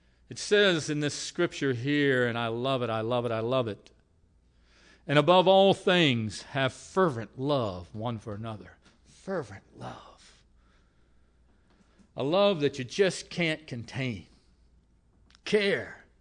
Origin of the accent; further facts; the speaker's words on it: Franconia, Virginia, United States; I grew up here in the Franconia area, I know, a lot of years ago.